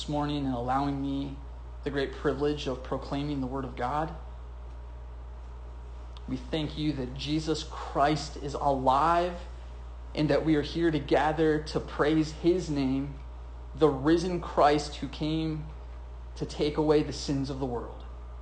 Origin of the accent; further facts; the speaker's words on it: Pennsylvania, United States; also born or lived in North Carolina; now in Richmond, United States; We're from Pennsylvania. And then when Lindsay and I got married, we spent almost 6 years in North Carolina, where I went to seminary, and then we came to Richmond about 4 years ago